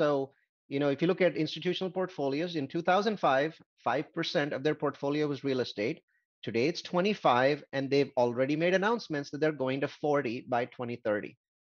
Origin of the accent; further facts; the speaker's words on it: India; now in United States; India, I came from India, is 2 to 3x more expensive as a percentage of salaries as the US is